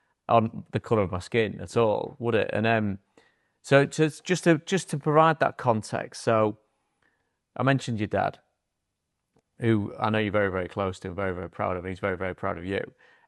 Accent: Hull, Yorkshire and the Humber, United Kingdom; Born and bred in Yorkshire, up in Hull

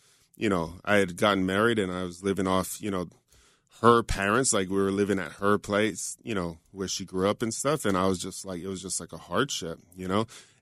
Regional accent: Hawaii, United States; now in Sunnyvale, United States; I was from Hawaii. I knew pineapples. I didn't know anything about it.

